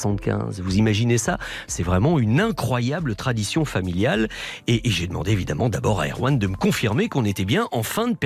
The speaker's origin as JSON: {"language": "French", "country": "France"}